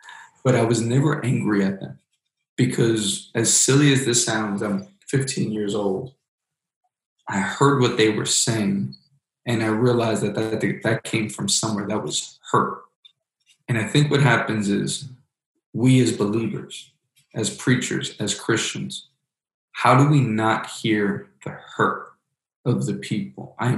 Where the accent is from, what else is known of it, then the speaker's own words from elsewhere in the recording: Queens, New York, United States; I grew up in Queens, New York. Queens, New York was noted by National Geographic as the most diverse place on the planet.